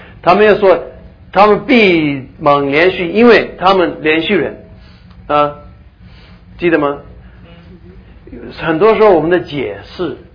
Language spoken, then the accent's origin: Chinese; Taiwan; accent: Taiwanese Mandarin; 所以就我们台湾国语和这个